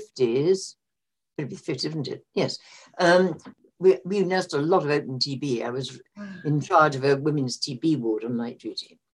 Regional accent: London, United Kingdom; Well, I was born and brought up in London, and I was there in the early stages of the war.

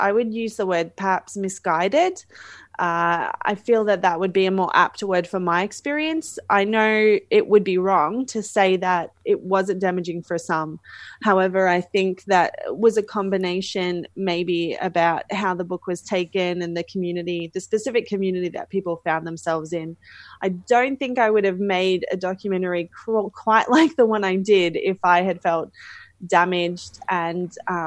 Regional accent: Australia; It's Dutch, although I'm an Aussie gal.

